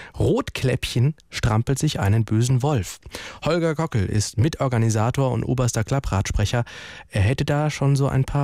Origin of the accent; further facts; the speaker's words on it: Rhineland-Palatinate, Germany; Denn als Pfälzer sollte man das einmal im Leben gemacht haben, sagte man mir.